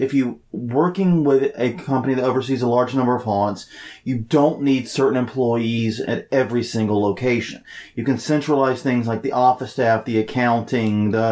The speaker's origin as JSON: {"language": "English", "region": "South Carolina", "country": "United States", "tie": "born or raised there", "said": "I grew up in South Carolina, and Jim Cornette is describing town names in South Carolina."}